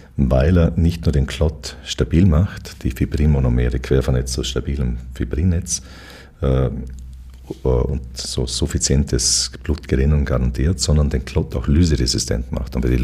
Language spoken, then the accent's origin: German; Vorarlberg, Austria